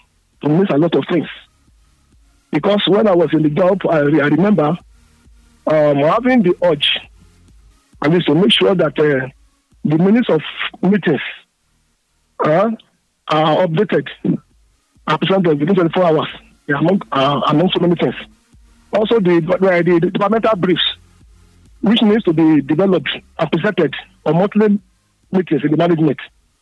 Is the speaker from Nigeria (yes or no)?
yes; Gashi Akoko, Nigeria; from Gashi Akoko in Akoko Northwest Local Government Area of Edo State.